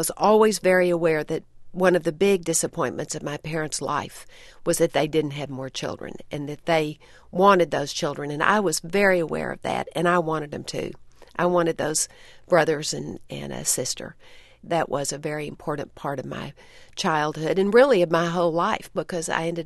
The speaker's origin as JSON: {"language": "English", "region": "Texas", "country": "United States", "tie": "born or raised there", "said": "Well, I think there's a certain strength that you get when you grow up in a landscape like that."}